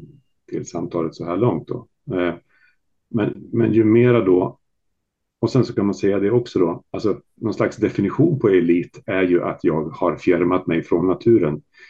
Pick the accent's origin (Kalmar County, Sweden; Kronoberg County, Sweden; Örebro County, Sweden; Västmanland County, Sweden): Västmanland County, Sweden; jag är uppväxt i Västmanland där det är ett, så att säga, ett lantbruket mer liknar Belgien än vad det gör i Jämtland